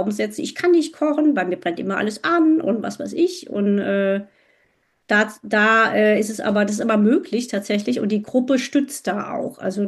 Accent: Hesse, Germany; bin ja auch gebürtige Südhessin und ich kenne dieses Klima

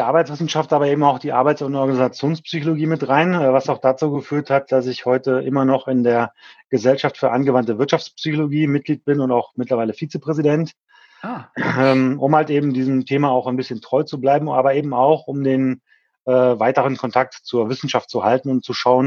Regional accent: Krefeld, North Rhine-Westphalia, Germany; komme ich eben aus dem Umfeld der Hochschule Niederrhein, nämlich aus Krefeld, okay. Niederrhein. Mhm. Also klassischer Niederrheiner

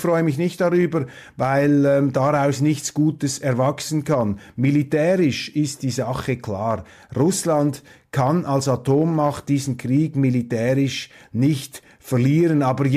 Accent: Switzerland; Als Schweizer kann ich Ihnen sagen, wir wissen, was Demokratie ist

